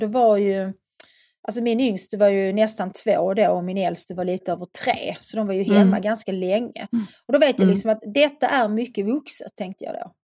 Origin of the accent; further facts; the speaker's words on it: Svedala, Skåne, Sweden; att flytta från Svedala där jag växte upp. Jag ville flytta till en större stad.